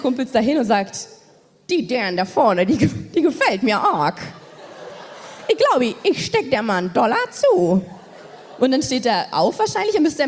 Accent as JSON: {"language": "German", "region": "Hamburg", "country": "Germany", "said": "Ich bin Hamburger"}